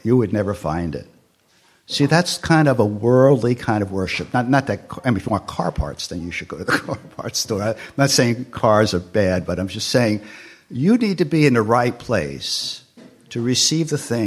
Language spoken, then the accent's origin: English; United States; I'm an American. I don't bow to anybody, you know.